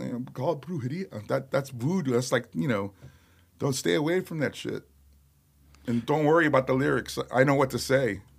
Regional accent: Chicago, Illinois, United States; born there; I was born in Chicago.

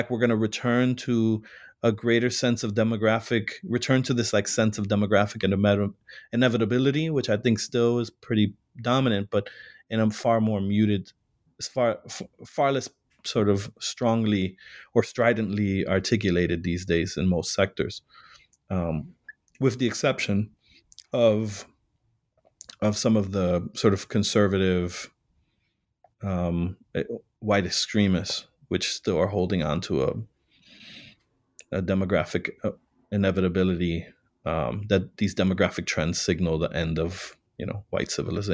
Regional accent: Chicago, Illinois, United States; I was born and raised in Chicago and worked many years prior to grad school in the Puerto Rican community.

